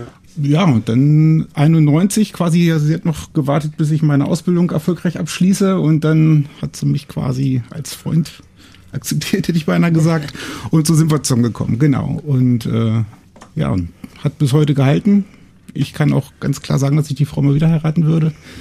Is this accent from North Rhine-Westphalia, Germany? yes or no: no; Lower Saxony, Germany; wir kommen ursprünglich aus Nähe von Braunschweig. Da ist alles sehr flach und sehr langweilig.